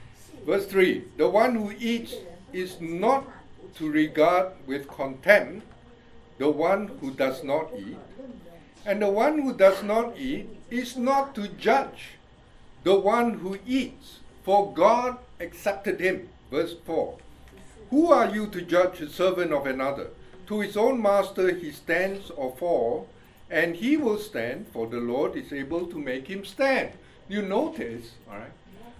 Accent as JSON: {"language": "English", "country": "India", "accent": "Indian", "second_language": "English", "said": "So he thinks I have Indian accent."}